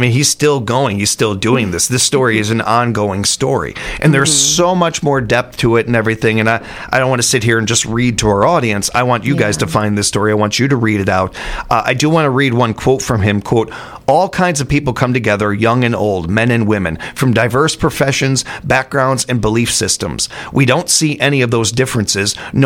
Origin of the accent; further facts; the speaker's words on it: Chicago, Illinois, United States; where I was growing up in Chicago, we had Lake Michigan and everything, but I didn't really have a lot of experience swimming.